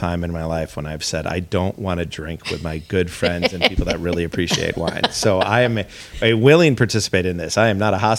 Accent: New York, United States; It's probably a surprise to most people that knew me growing up in New York that I even got into wine.

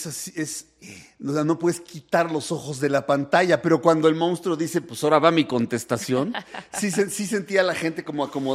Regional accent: Michoacán, Mexico; que yo veía cuando era niño y vivía en Michoacán

